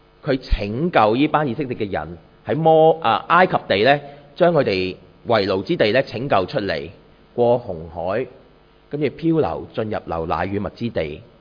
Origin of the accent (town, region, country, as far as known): Guangdong, China